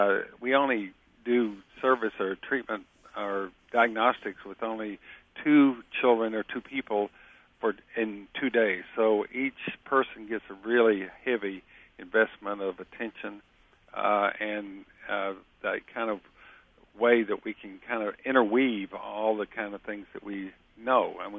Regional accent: Texas, United States; No, I'm from Texas.

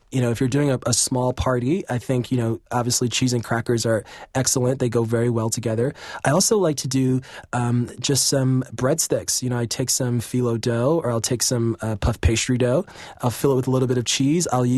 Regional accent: New York City, New York, United States; This chorizo deviled egg, I'm from New York City, but my father, who's from the South, loved making a deviled egg.

